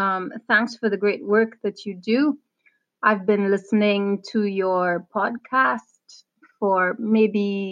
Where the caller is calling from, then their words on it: Spain; I'm speaking from Spain